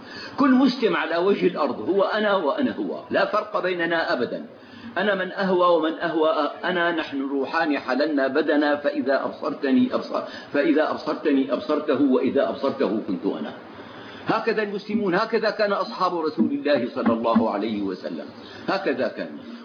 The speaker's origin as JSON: {"language": "Arabic", "town": "Damascus", "region": "Damascus Governorate", "country": "Syria", "said": "فأنا مثلا من سوريا، لكنني أنا من دمشق"}